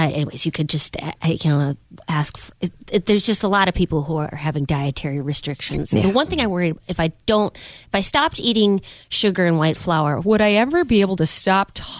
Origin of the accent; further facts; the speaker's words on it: Midwest, United States; Well, I grew up in the Midwest.